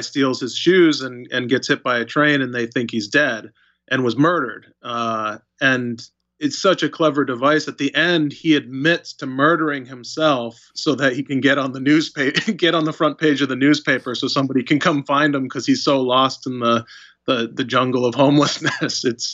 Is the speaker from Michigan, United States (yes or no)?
no; Albany, New York, United States; born there; I was born in Albany, John in Schenectady, and Joe was raised in the Albany area. So we all kind of came from the same neck of the woods